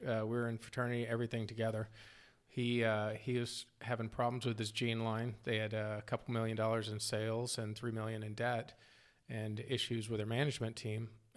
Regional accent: Norman, Oklahoma, United States; born there; now in Texas, United States; I was born in Norman, Oklahoma, part of the Boomer Sooners, mm-hmm. and moved to Texas. Been here for 42 years now, so fully transplanted.

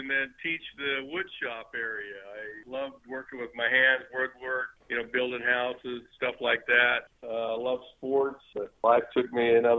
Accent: Idaho, United States; also born or lived in Oregon; I grew up in Idaho and Eastern Oregon, so around farm country and to the mountains, so just grew up in the outdoors.

